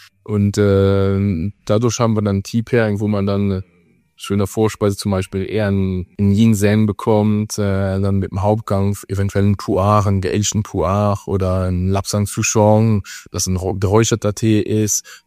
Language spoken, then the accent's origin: German; Luxembourg; Ich bin Luxemburger, habe aber einen Großteil meiner Karriere im Ausland, vor allem sehr, sehr lange Zeit in Asien gemacht.